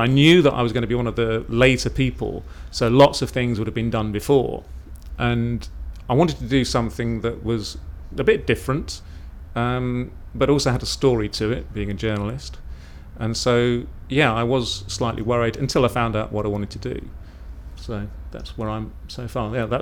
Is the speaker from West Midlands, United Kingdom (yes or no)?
no; Corringham, East of England, United Kingdom; now in Chiswick, United Kingdom; I'm 45 years old. I'm originally from Corringham in Essex, but I now live in Chiswick, London.